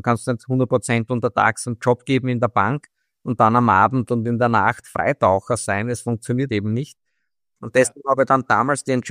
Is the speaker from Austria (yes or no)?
yes; Austria; wie man bei uns in Österreich sagt.